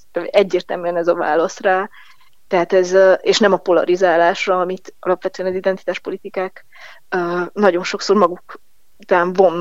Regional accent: Székely Land, Romania; mindig megkérdezik tőlem, hogy te székelyként miért nem ott ebédelsz minden nap.

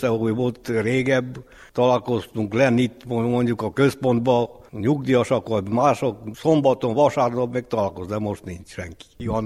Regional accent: Hungary; Itt születtem, egy szép falu.

